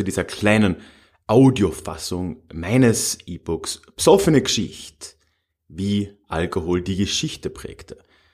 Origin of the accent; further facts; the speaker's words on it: Austria; now in Germany; Aber man ist ja jetzt als Österreicher, wie ich, der in Deutschland lebt, schon gewöhnt